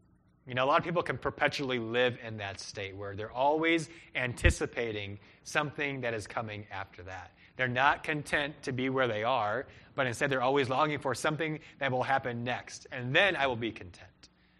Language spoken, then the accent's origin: English; Peru; also born or lived in Cleveland; And I grew up in Peru, South America, in a city of 7 million people, and I then grew up in Cleveland, Ohio, which is a large city as well.